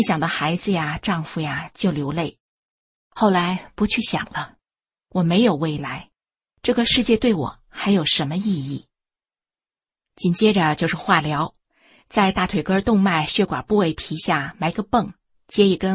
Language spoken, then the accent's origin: Chinese; Shenyang, Liaoning, China; also born or lived in Beijing; 我出生在北京，当年就住在西单的披彩胡同。1958年随父母搬到辽宁沈阳。